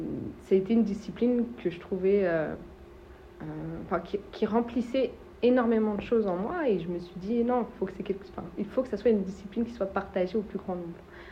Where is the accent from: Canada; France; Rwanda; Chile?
France; Val-de-Reuil, Normandy; J'ai grandi à Val-de-Reuil plus jeune, hein. J'ai fait mes écoles ici.